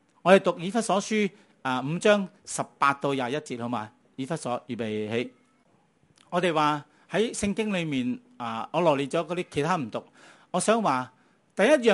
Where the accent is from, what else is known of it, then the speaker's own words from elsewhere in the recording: Guangdong, China; 我们广东人说人头担保